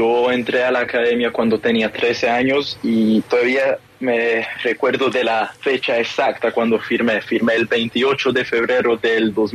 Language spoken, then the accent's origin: Spanish; Colombia; born there; desde que nací, yo siempre me he sentido colombiano. Yo soy colombiano de nacimiento